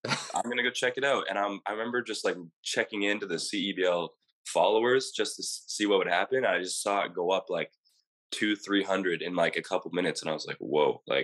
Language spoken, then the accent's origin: English; British Columbia, Canada; because when we come from Canada, we put this idea in our heads that people in the U.S., like, at least when I was in BC